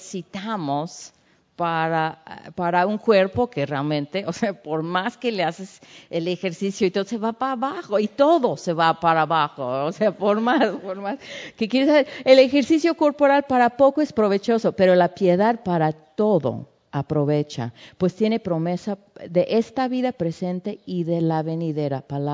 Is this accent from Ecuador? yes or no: no; Tehuacán, Puebla, Mexico; yo en el rancho donde crecimos aquí en Tehuacán, eran las señoras así con sus, que ellas tejían sus chalequitos